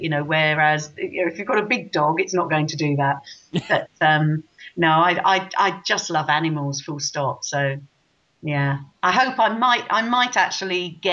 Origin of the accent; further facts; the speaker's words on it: South East England, United Kingdom; I grew up down in Kent in the south of England. It's called the Garden of England because it's very rural, lots of lovely sort of fields and trees and so on. So I was brought up in a beautiful area of the country.